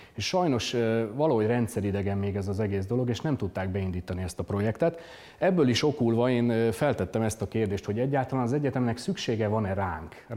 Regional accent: Győr, Győr-Moson-Sopron, Hungary; Törzsgyökeres győri vagyok, tehát nem messziről jöttem.

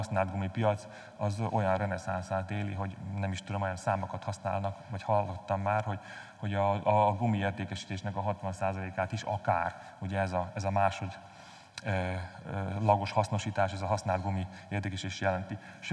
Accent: Nyírbátor, Szabolcs-Szatmár-Bereg, Hungary; hogy Nyírbátorból származok, én is nyírségi vagyok

